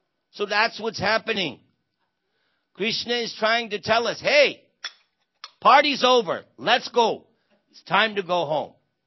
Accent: New York, United States; I cannot say I'm going back to India. No. I come from New York. Forget about it. If I say I'm going back home, back to New York, that makes sense.

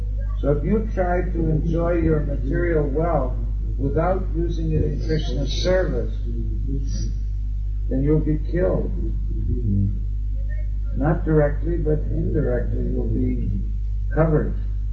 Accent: England, United Kingdom; I'm from England.

